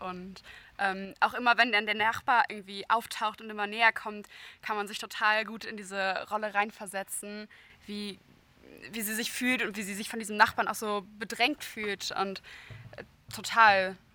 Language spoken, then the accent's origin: German; Berlin, Germany; ich bin 17 Jahre alt und ich komme auch aus Berlin.